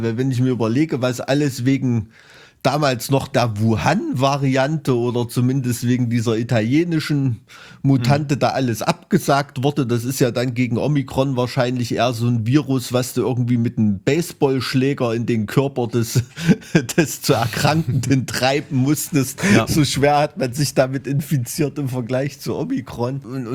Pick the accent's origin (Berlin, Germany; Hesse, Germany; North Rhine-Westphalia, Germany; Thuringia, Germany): Thuringia, Germany; weil ich als Thüringer dem Skilanglauf verpflichtet bin